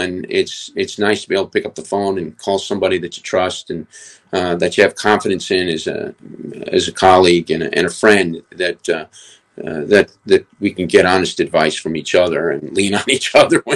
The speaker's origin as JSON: {"language": "English", "region": "New York", "country": "United States", "tie": "born or raised there", "said": "You know, I grew up in New York, just a few minutes from the New York Rangers training facility here, and then being in Boston at Boston University"}